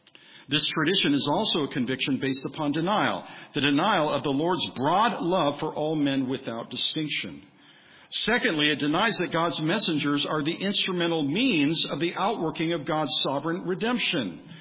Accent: Redlands, California, United States; I came back to my hometown of Redlands

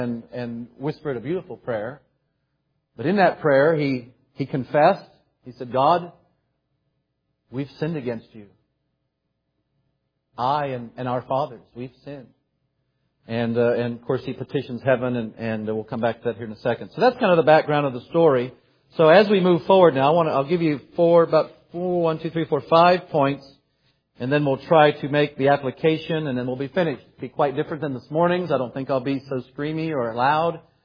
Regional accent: United States; but hey, I'm an American, they're an American

